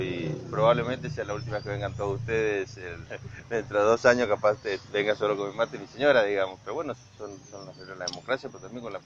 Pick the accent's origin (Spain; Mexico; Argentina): Argentina; la enorme alegría primero como argentino del hecho de votar, de elegir